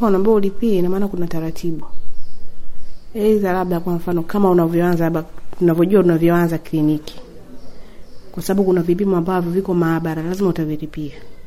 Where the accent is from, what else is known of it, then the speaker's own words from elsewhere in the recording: Naliendele, Mtwara, Tanzania; natokea Naliendele.